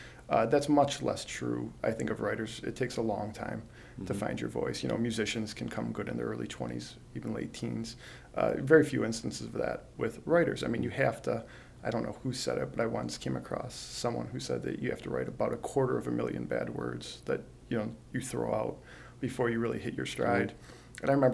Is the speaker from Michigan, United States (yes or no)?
yes; Detroit, Michigan, United States; You know, I don't entirely consider myself from Michigan. As we said, I'm more specific, and I'm from Detroit.